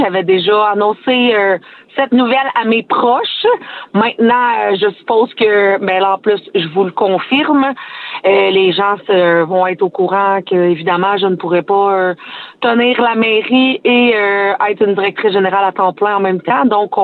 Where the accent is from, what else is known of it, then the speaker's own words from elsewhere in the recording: Saint-Ambroise-de-Kildare, Quebec, Canada; faire un retour aux sources chez moi à Saint-Ambroise-de-Kildare. Donc, je suis vraiment contente de revenir littéralement chez moi, donc sur les terres familiales